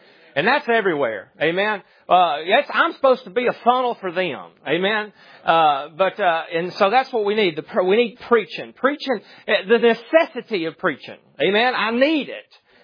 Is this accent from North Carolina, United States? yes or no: no; Alabama, United States; I am a little bit at a disadvantage because I am from Alabama. So I don't speak with all the syllables like the brother.